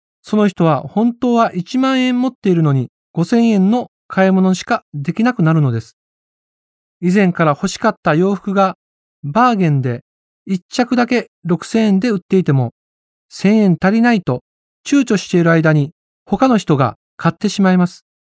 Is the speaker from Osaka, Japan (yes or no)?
yes; Osaka, Japan; born there; now in Asahikawa, Japan; 私は現在北海道の旭川に住んでいますが、大阪生まれの私にとって住み始めた頃は驚きと感動の連続でした。